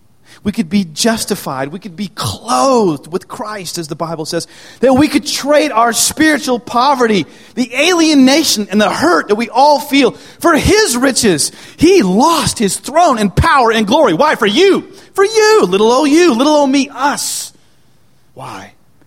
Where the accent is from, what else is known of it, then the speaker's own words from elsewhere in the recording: United States; and I'm really happy because I'm an American, and I have stuff.